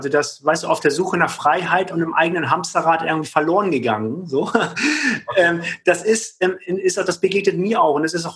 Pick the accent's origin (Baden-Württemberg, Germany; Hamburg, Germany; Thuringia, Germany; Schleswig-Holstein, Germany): Hamburg, Germany; ich komme aus Hamburg, ich komme vom flachen Land, ich habe keine Ahnung von Bergsteigen.